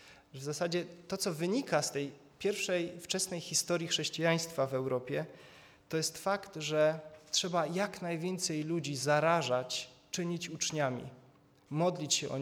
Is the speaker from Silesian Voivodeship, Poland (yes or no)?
yes; Wisła, Silesian Voivodeship, Poland; Ja jestem z Wisły, jestem lokalnym patriotą.